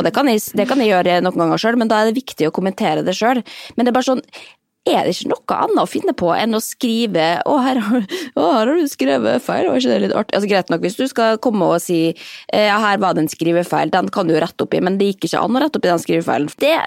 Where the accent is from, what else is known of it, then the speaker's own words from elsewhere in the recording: Molde, Møre og Romsdal, Norway; vi kommer fra Molde, må vite. Så klar, selvfølgelig, vi kommer fra sladreland nummer en, og det, eller fra bygda